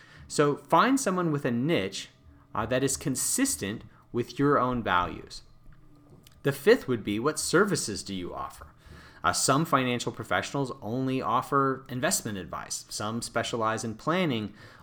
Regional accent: United States; now in Canada; So even though I'm living in Canada right now, I'm an American, and in this country, in my home country, there is still not a global fiduciary standard.

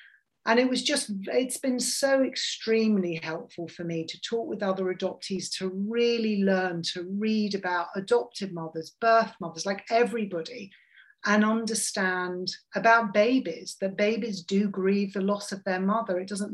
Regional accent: England, United Kingdom; now in New Jersey, United States; He's Italian, I'm English. We were living in New Jersey, 1 hour away from each other.

